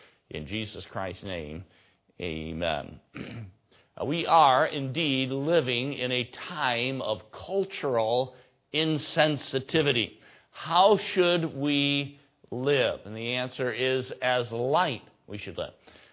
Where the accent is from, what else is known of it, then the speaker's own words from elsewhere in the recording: Michigan, United States; I'm a pastor of church. I grew up on a farm. I'm from Michigan.